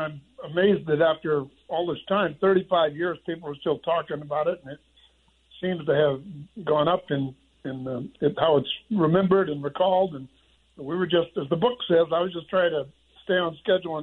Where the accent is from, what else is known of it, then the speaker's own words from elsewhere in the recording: Santa Barbara, California, United States; I grew up in Santa Barbara. My childhood hero was Eddie Matthews, who was from Santa Barbara.